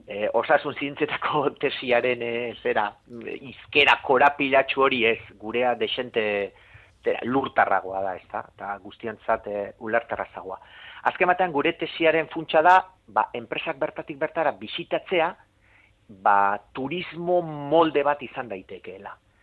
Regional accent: Basque Country, Spain; Azken batean euskalduna naiz, euskaraz ikasitakoa

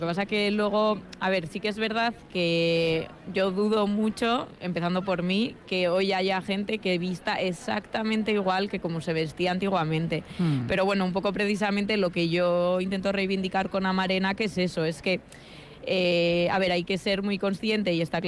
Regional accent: San Sebastián, Basque Country, Spain; yo soy de Donosti de siempre

